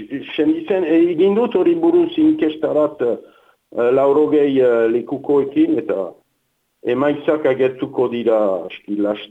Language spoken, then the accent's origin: Basque; Nouvelle-Aquitaine, France; accent: Souletin; Iparaldeko euskara batu bat, nerea, orduan entzuten da, biztanda, badudala zubereraren azentua edo olakorik